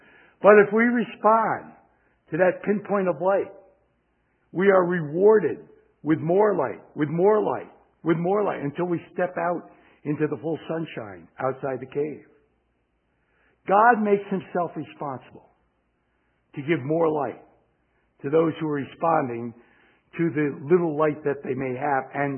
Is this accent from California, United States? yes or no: no; Chicago, Illinois, United States; Oh, yeah, we come from Chicago where Michael Jordan played and so forth.